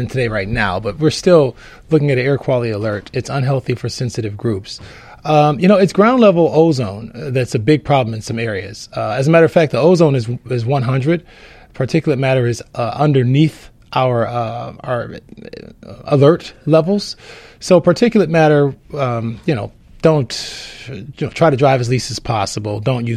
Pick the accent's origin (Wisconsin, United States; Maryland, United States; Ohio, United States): Ohio, United States; You know, I'm from Ohio. So, we just kind of scoot over to Lake Erie